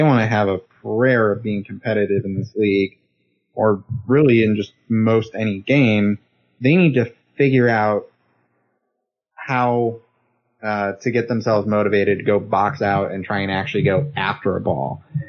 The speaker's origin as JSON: {"language": "English", "region": "Michigan", "country": "United States", "said": "I'm from Northern Michigan."}